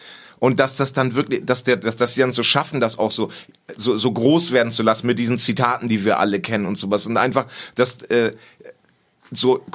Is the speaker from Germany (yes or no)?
yes; Cuxhaven, Lower Saxony, Germany; das erinnert mich auch an Cuxhaven. So, wo ich herkomme